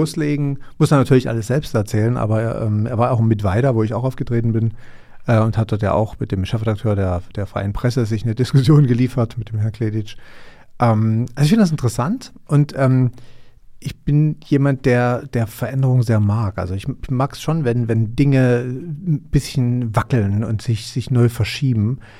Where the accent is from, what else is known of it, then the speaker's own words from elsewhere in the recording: East Germany, Germany; ich bin Ostdeutscher.